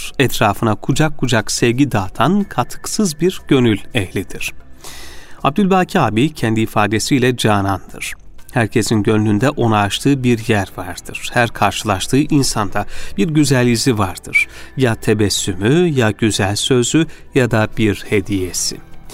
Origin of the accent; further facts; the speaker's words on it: Gerede, Ankara, Turkey; born there; 1942 Ankara Gerede doğumluyum.